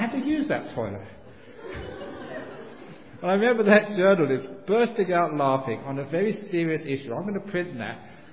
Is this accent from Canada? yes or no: no; Perth, Western Australia, Australia; Some years ago, there was an Italian Catholic married a Thai Buddhist in my hometown of Perth.